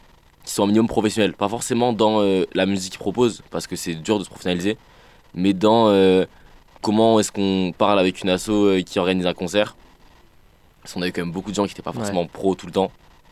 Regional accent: Nîmes, Occitanie, France; moi je suis de Nîmes aussi à la base.

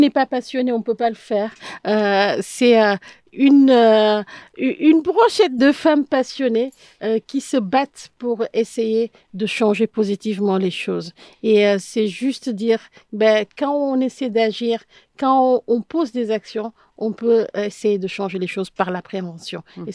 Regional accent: France; la France, parce que nous sommes français

